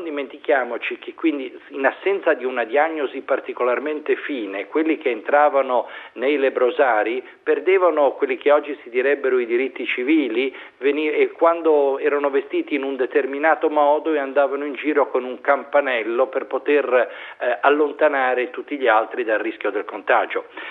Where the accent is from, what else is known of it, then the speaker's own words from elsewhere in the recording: Genoa, Liguria, Italy; born there; a Genova, nella mia città natale.